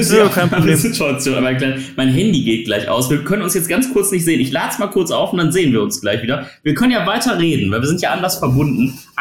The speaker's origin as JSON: {"language": "German", "town": "Essen", "region": "North Rhine-Westphalia", "country": "Germany", "said": "Kennst du das? In Essen ist das ganz extrem. Ich komme aus Essen"}